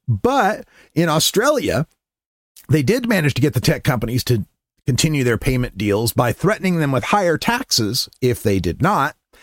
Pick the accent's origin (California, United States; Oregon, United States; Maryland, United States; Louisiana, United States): Oregon, United States; Swinging our focus now to my home state of Oregon